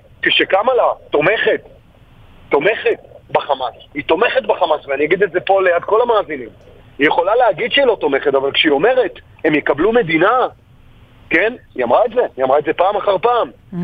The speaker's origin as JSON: {"language": "Hebrew", "country": "United States", "said": "ואני רוצה להגיד לכם, בתור אזרח אמריקני, כן? אני רואה כמה אזרחים שם סובלים"}